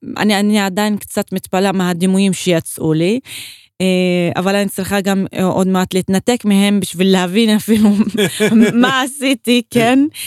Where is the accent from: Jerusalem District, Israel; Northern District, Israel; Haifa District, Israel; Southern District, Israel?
Haifa District, Israel; Umm al-Fahm; זה גם מזהה עם העיר מולדת שלי, אום אל-פחם.